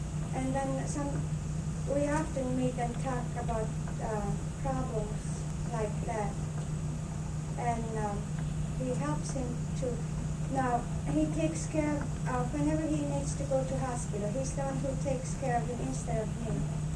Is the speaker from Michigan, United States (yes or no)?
no; Alaknak, Alaska, United States; from Alaknak.